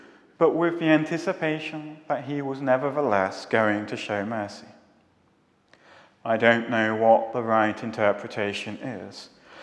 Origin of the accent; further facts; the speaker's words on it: England, United Kingdom; We are Gentiles, not even from the Holy Land. We are from England, from Britain, from other countries around the world, but living and residing here in this moment.